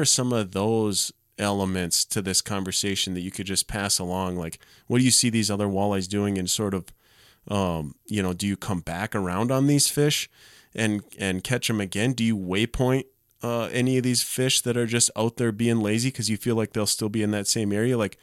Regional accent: Minnesota, United States; I go home, you know, to where I grew up in Otter Tail County, and I fish lakes there

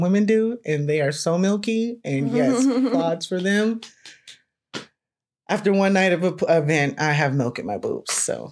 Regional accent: Los Angeles, California, United States; because I was raised from South Central, you know, from the hood.

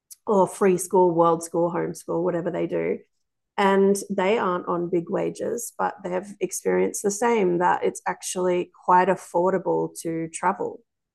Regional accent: New South Wales, Australia; to be honest, I come from the Northern Rivers in Australia, and I was struggling on my wage living in a home

